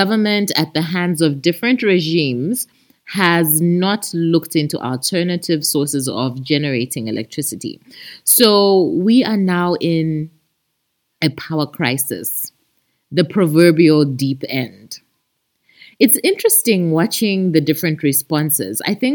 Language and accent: English; Zambia; As you know, I'm from Zambia, okay?